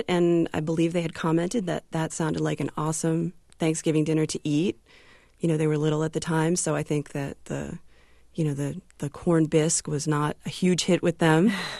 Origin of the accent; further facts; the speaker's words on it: Durham, North Carolina, United States; I'm from Durham, North Carolina